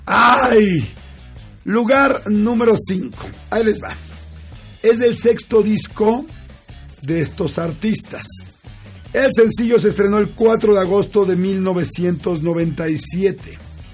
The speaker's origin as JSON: {"language": "Spanish", "country": "Mexico", "said": "ya saben cómo somos los mexicanos"}